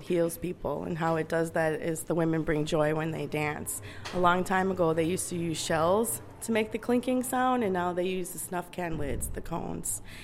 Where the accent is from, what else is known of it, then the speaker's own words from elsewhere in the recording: Wisconsin, United States; now in Duluth, United States; I'm from the Oneida Nation. I live in Duluth